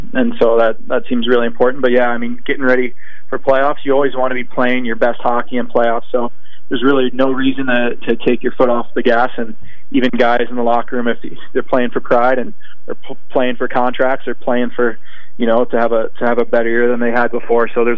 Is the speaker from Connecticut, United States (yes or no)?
no; Orlando, Florida, United States; Orlando, Florida.